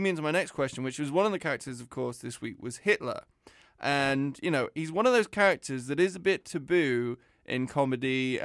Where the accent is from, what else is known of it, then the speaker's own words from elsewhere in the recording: England, United Kingdom; growing up in England